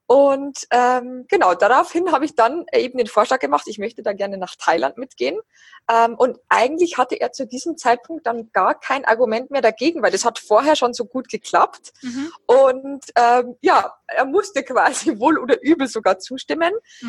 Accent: Bavaria, Germany; now in Berlin, Germany; Ich komme ursprünglich aus Bayern und lebe jetzt seit über 5 Jahren, fast 6 Jahren in Berlin.

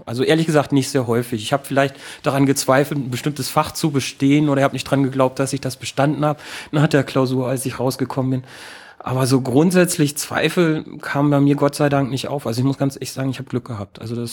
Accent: Lower Saxony, Germany; Ich komme aus Niedersachsen, meine Eltern haben einen landwirtschaftlichen Betrieb.

